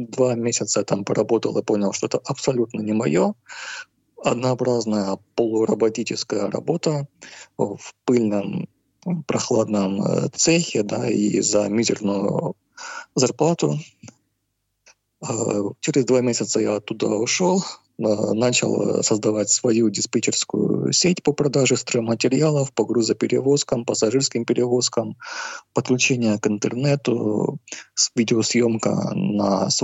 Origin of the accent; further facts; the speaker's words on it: Luhansk, Luhansk Oblast, Ukraine; Родился я в 1984 году в Луганске. Это мой родной город, где я проживаю все эти почти 40 лет.